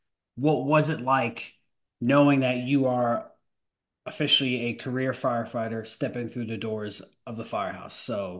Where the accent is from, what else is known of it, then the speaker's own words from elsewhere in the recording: New York, United States; And I'm just picking with you because I'm from New York, so I could definitely joke about it.